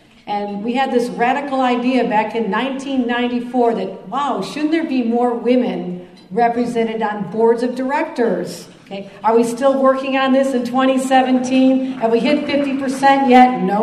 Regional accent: Buffalo, New York, United States; I am delighted to be doing an event in my hometown of Buffalo.

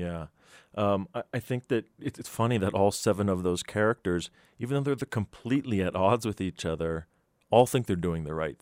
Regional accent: State College, Pennsylvania, United States; I remember growing up in State College and my mom and dad arguing about whether it was proper to eat with your hands

